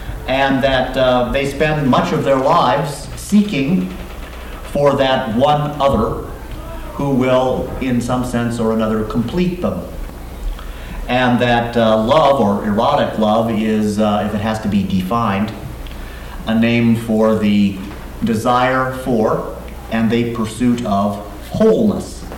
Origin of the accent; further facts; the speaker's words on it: Valparaiso, Indiana, United States; and I'm from Valparaiso, Indiana. And I teach at Valparaiso University in Valparaiso, Indiana